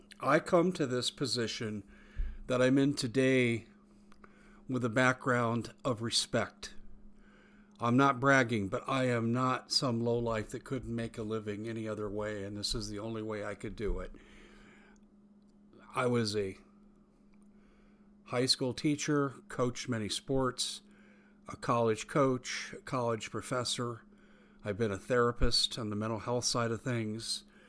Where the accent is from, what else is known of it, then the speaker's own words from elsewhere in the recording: United States; I'm an American.